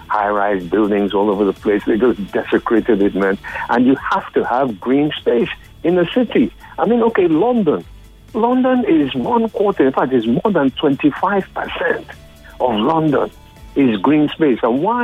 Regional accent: Lagos, Nigeria; I grew up in Lagos. I was born in Lagos. I was born near what we call Trafalgar, Lagos Square. It was called the Race Course.

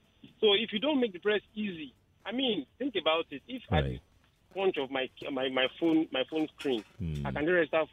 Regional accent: Nigeria; And I am a Nigerian youth

